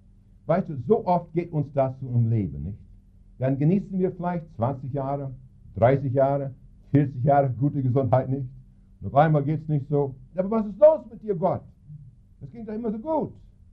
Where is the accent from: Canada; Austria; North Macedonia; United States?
Canada; Saskatchewan; German is a second language; Ich komme ja aus Kanada, besonders aus Saskatchewan, wo viele arme Leute waren zu der Zeit.